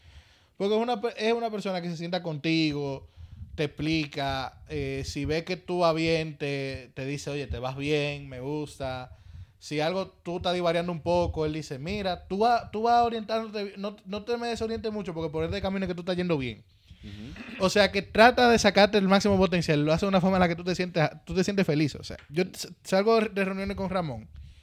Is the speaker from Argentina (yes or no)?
no; Santiago de los Caballeros, Santiago, Dominican Republic; Yo me siento bien que relajante que yo soy cibaeño.